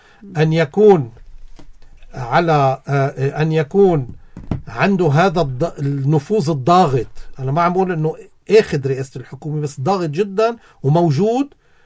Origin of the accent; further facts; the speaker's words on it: Lebanon; نحن كلبنانيين وأنا ما عم بحكي كمسيحيين أنا مني لني ماروني ولني مسيحي بس أنا عم بحكي كلبنانيين